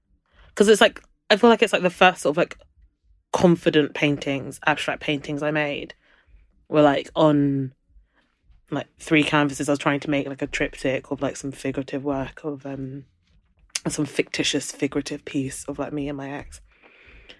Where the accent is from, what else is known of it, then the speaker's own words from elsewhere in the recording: London, United Kingdom; growing up in London and having a, you know, fairly urban cosmopolitan type surrounding